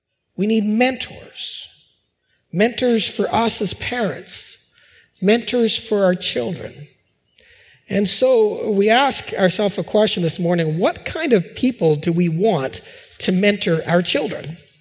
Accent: West Kelowna, British Columbia, Canada; I am a Canadian. I am a British Columbian. I'm a West Kelownaite or a West Bankite, depending on which side of the line you are on. I am a Norwegian. I am a Christian. I am an Emmanuelite.

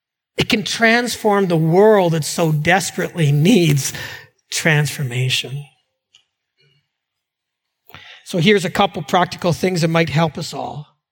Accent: Canada; when we grew up in Canada, we would use the language that China is in the far east, right?

